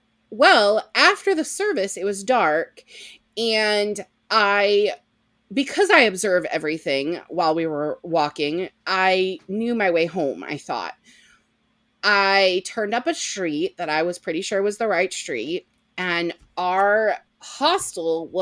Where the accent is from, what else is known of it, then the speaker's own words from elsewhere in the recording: Ohio, United States; I grew up in Ohio and you just don't do that there.